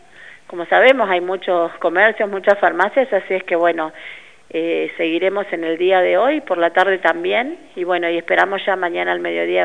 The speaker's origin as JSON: {"language": "Spanish", "town": "Zapala", "region": "Neuquén", "country": "Argentina", "said": "porque somos acá de Zapala"}